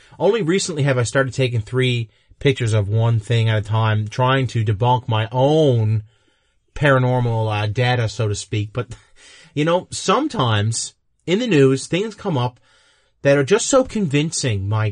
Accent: Canada; it's also Canada Day here in the good old Canada. And yes, I am a Canadian citizen

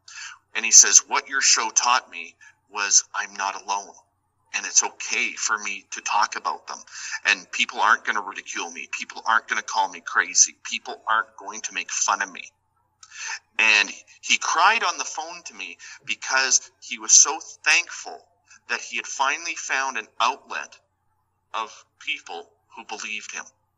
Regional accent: Canada; And I kind of laughed, and because I mean, us being Canadian, we're kind of humble people

